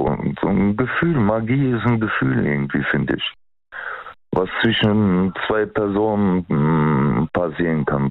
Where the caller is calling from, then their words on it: Aachen, North Rhine-Westphalia, Germany; Ich komme aus Aachen.